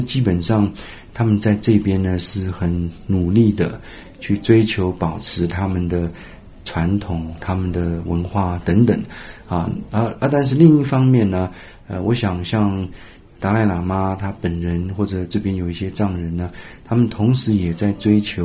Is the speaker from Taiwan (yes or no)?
yes; Taiwan; 那么我是从台湾来的哈